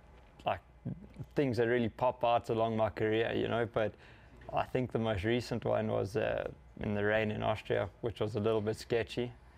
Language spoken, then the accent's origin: English; England, United Kingdom; now in Andorra; there's not too many of us in Andorra that are sportsmen, and we're English